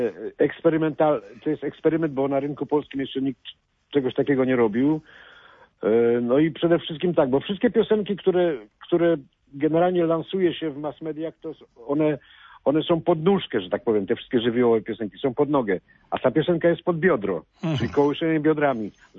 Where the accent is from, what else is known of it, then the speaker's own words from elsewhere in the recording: Argentina; Ponieważ ja się wychowałem w Argentynie i byłem bardzo osłuchany w tym i to te klimaty krążą mi po głowie cały czas